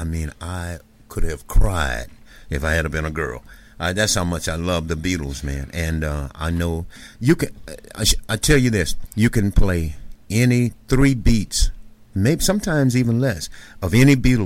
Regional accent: Pensacola, Florida, United States; You know, I grew up in that era, man, and I came from Pensacola, Florida. We only had like two stations

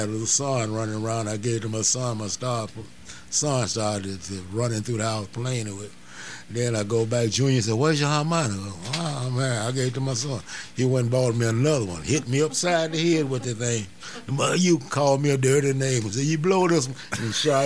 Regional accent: Alligator, Mississippi, United States; born there; like I was born in Alligator, so the people we thought everybody from Clarksdale were rich.

